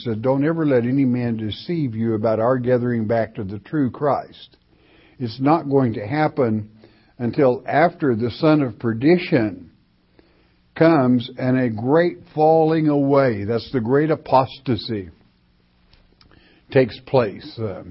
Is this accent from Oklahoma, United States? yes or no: yes; Oklahoma, United States; When I was a young lad and growing up in Oklahoma, you always had a cellar.